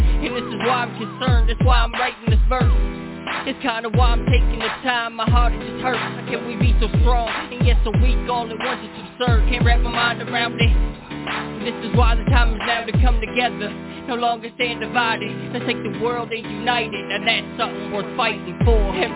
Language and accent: English; Halifax, Nova Scotia, Canada; from Halifax, Nova Scotia. This is some real shit.